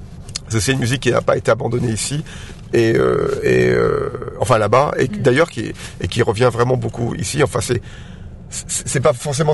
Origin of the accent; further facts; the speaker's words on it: Le Puy-en-Velay, Auvergne-Rhône-Alpes, France; now in Paris, France; je suis originaire du Puy-en-Velay.